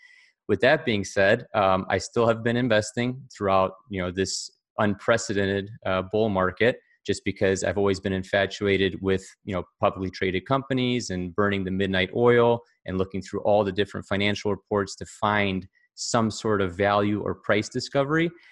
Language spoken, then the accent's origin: English; Ohio, United States; Sure. So born and raised in Northeast Ohio, big Cleveland sports fan, graduated from the University of Akron with a finance degree